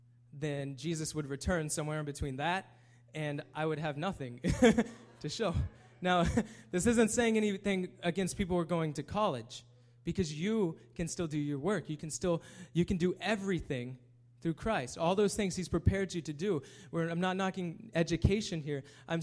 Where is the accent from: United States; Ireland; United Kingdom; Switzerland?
United States; Kansas; I'm from Kansas. You think that we have a yellow brick road and that... And every time I tell everybody I'm from Kansas